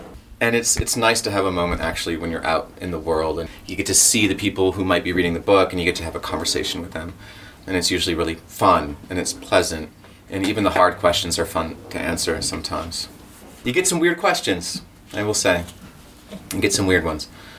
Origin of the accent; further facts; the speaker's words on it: Leech Lake Reservation, Minnesota, United States; I'm from Leech Lake Reservation in Minnesota, and in Ojibwe Reservation. Red Lake is just north, just up the road, 30, 35 miles. It's really close to where I'm from.